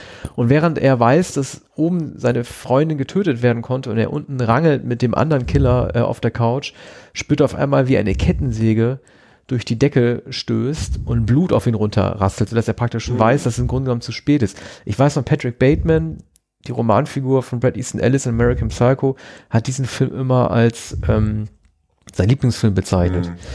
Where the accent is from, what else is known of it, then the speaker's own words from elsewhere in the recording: Northwest Germany, Germany; zumindest da, wo ich herkomme, aus Nordwestdeutschland, in den 70ern